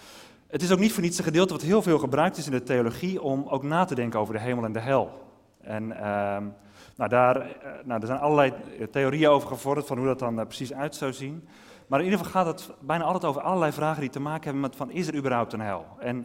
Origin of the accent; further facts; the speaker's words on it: Netherlands; Zo'n bekend verhaal waarvan wij als Nederlanders er ook wel een paar hebben.